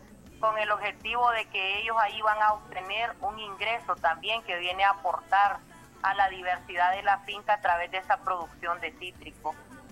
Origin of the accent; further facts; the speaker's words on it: Nicaragua; como buenos nicaragüenses.